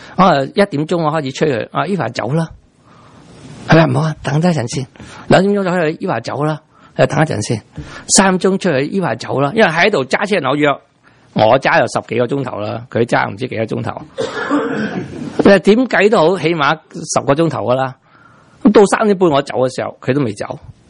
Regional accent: Taiwan; 因为你唔知道我哋台湾人中意咁

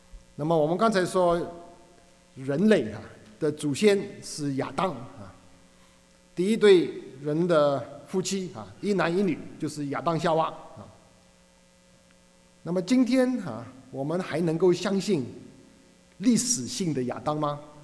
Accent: Hong Kong; 我在香港长大，但是没有在香港工作过啊，都是在美国或者是台湾啊。

